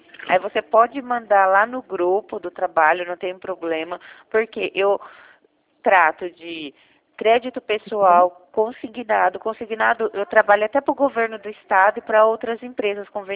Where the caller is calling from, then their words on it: Jundiaí, São Paulo, Brazil; Eu sou de Jundiaí.